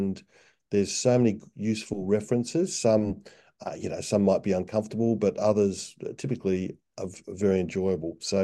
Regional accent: Geelong, Victoria, Australia; It's about a part of the coast near where I grew up in Geelong.

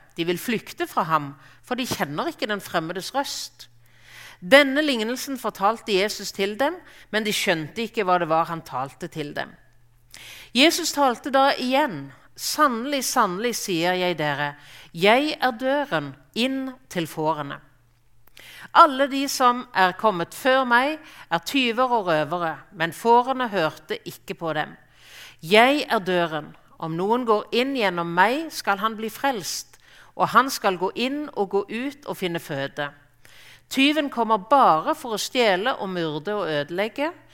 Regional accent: Rogaland, Norway; Og som jærbu, som om jeg ikke akkurat er født i et fjos, så er jeg i alle fall født på en gar

